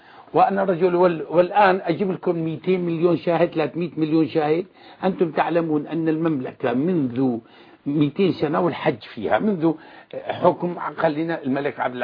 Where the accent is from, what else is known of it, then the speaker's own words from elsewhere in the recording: Hama, Hama Governorate, Syria; وأنا شامي ابن شامي من مدينة حماة وأرفع رأسي